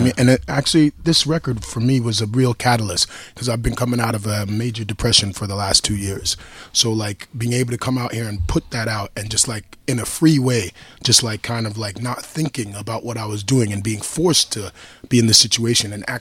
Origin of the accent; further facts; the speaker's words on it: New York, United States; like when I grew up in New York, I mean, I was around a lot of people.